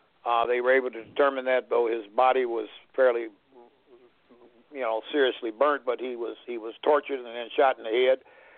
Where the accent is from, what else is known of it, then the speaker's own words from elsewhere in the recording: Kansas City, Missouri, United States; I mean, Kansas City, Missouri is my hometown.